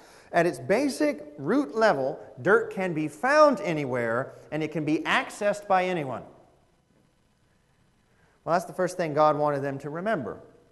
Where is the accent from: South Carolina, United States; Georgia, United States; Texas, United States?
South Carolina, United States; Spartanburg; You know, they don't know who I am. I'm from Spartanburg. They're from Aiken.